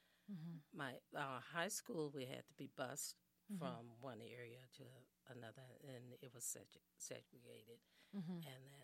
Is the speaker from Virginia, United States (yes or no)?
no; Helena, Arkansas, United States; And then I grew up actually in Helena, Arkansas, and that's where I had my schooling and graduated from high school.